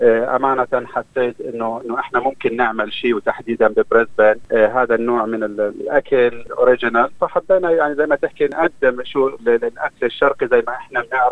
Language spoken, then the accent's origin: Arabic; Kuwait; moved away as an adult; also born or lived in Amman, Jordan; now in Brisbane, Australia; أنا فلسطيني من مواليد الكويت، عشت في الكويت تقريبا طول عمري، درست الجامعة كانت في عمان الأردن. أنا بالكويت اشتغلت 12 سنة في هذا المجال. تقريبا من 3 سنوات قررنا نيجي بريسبن أستراليا،